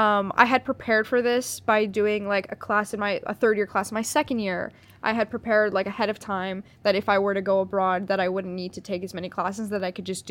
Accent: Canada; I'm Canadian, which I'm going to have to say a lot because people are going to confuse me for being American

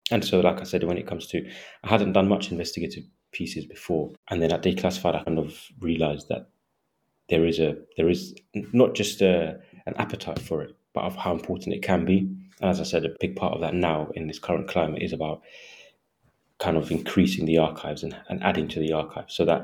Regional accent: United Kingdom; from a personal point of view, in terms of being a British Palestinian, there wasn't much coverage on Palestine just in general

